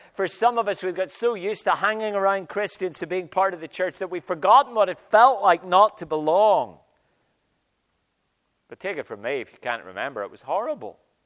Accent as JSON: {"language": "English", "country": "Ireland", "said": "Now, let me give you five disadvantages of being Irish. We have suffered 500 years of pain at the hands of the English."}